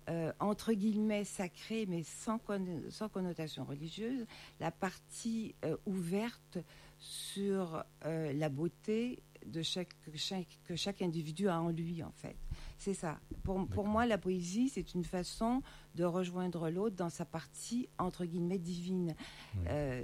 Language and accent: French; Quebec City, Quebec, Canada; born there; also born or lived in Montreal; Je suis née à Québec, j'ai vécu à Montréal. Québec, ouais. Voilà. Et dans mes racines, il y a, comme il y avait à l'époque au Québec, beaucoup de mixage entre les francophones et les Indiens, il y a du sang amérindien.